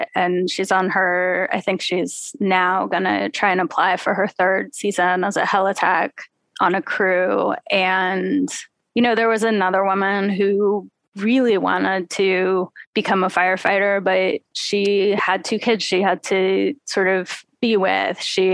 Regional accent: Los Angeles, California, United States; also born or lived in Oakland; like I said, I grew up in LA. you know, I know those hills. I know California really well. I was born in Oakland.

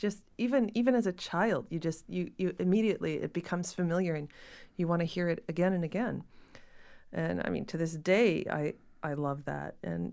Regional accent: Ontario, Canada; Also, I grew up in Ontario, and you can't really grow up there without the kind of wonderful shadow, one might say

